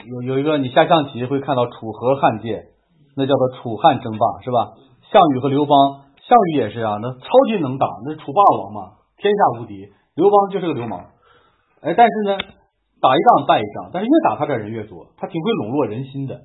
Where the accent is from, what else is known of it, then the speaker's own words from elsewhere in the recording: Shanxi, China; 就是比如说在说我老家的事儿了啊，就是在1930年的4月份的时候，我们山西那个军阀